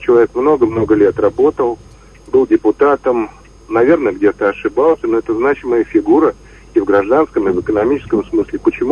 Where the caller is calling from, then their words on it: Velikiye Luki, Pskov Oblast, Russia; Я из Великих Лук.